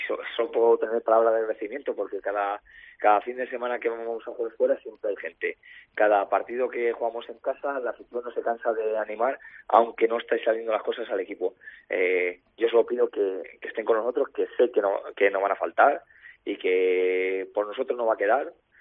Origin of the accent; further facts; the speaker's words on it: Salamanca, Castile and León, Spain; yo soy de aquí de Salamanca